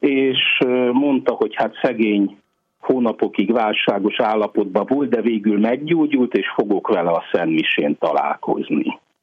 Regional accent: Hungary; akkor még jobban megörült, nem csak annak, hogy magyarként itt vagyok, hanem annak is, hogy szentsírosként is

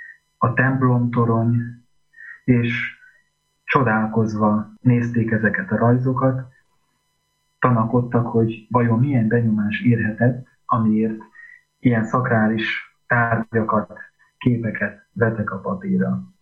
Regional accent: Hungary; A családom kagymári eredetű … ez a kis település az ország déli határa mentén található, és ott nevelkedtem fel.

